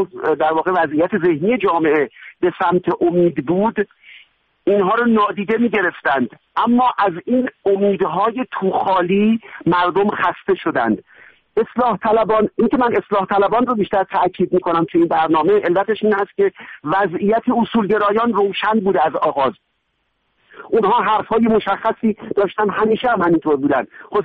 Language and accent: Persian; Iran; born or raised there